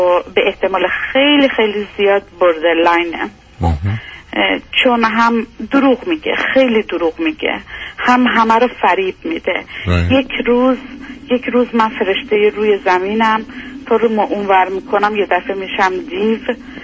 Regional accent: Iran; now in Sweden; تمام همکارای من سوئدی هستن به جز خود من که از ایران میام.

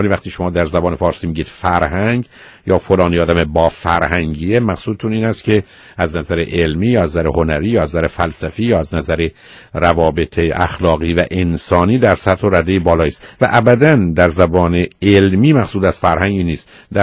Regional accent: Iran; من و شما به عنوان یه ایرانی وارد امریکا و کانادا میشیم،

